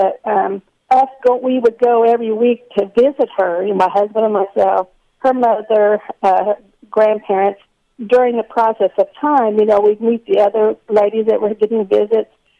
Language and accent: English; Oklahoma, United States; also born or lived in Anchorage, Alaska; I live in Oklahoma. I've been raised in Oklahoma. I was actually born in, not too many people know, I was born in Anchorage, Alaska.